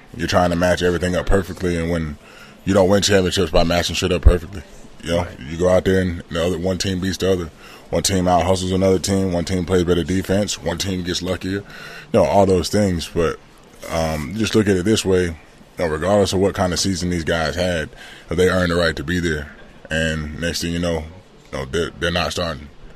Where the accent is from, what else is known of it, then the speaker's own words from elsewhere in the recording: Georgia, United States; But I just know for me, growing up in Georgia, the kind of competition you're going to face